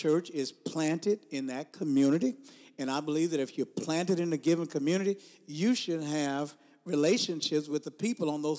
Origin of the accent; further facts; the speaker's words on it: Houston, Texas, United States; now in Mansfield, United States; My wife and I, we are originally from Houston, Texas. Mansfield is a rural area in the Dallas-Fort Worth area.